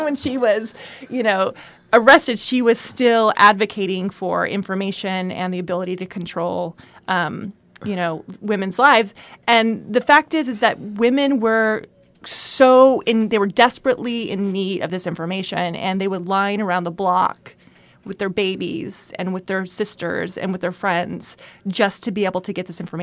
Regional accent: Bakersfield, California, United States; now in Santa Barbara, United States; I am. I'm from Bakersfield, California.

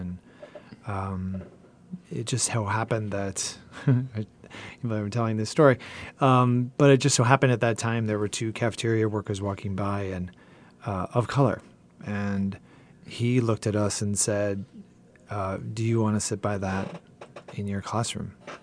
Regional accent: San Fernando Valley, California, United States; I grew up in the San Fernando Valley, so I'm an LA Unified kid, and I never thought about being a teacher.

